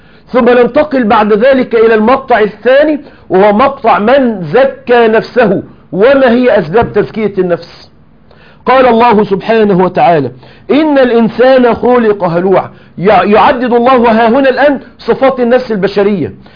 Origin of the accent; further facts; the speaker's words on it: Egypt; كانوا دايما عندنا في مصر بيقولوا مثل كده